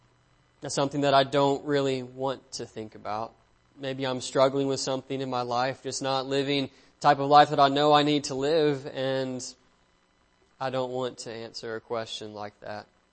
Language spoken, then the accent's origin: English; Auburn, Alabama, United States; I'm from Auburn, Alabama, a little bit south of here.